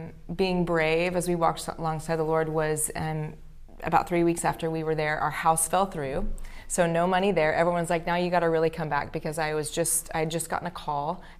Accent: Oklahoma, United States; I'm from Oklahoma, and then I ended up

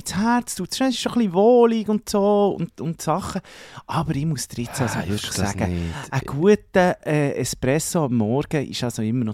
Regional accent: Zurich, Switzerland; das ist Kreis 5-Wipe bei uns in Zürich.

